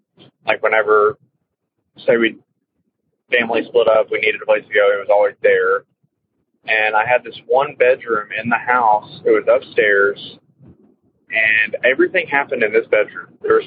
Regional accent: Texas, United States; I'm from Texas.

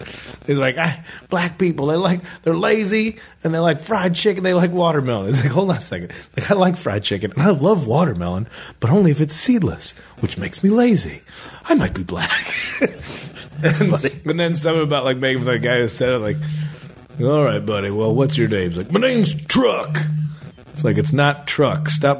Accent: Chicago, Illinois, United States; And Chicago, my hometown, take care of Dave.

